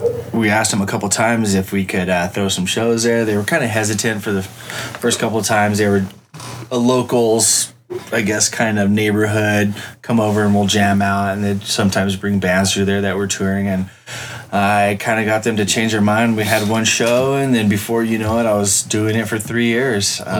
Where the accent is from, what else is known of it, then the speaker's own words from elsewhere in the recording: Phoenix, Arizona, United States; born there; also born or lived in El Paso / Austin; Yeah, before that I was in Arizona. I was born in Phoenix, Arizona. Lived in El Paso for a while. Moved out of there. Went to Austin.